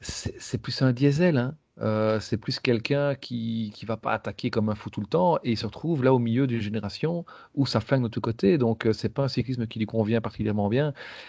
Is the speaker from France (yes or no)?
no; Belgium; peut-être en tant que Belges, on ne mesure pas